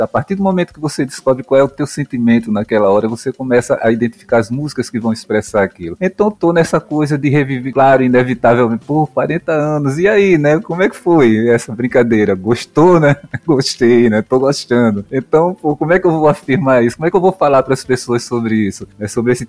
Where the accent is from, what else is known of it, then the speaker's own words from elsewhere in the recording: Maceió, Alagoas, Brazil; born there; eu nasci em Maceió, sou um cidadão alagoano, sou nordestino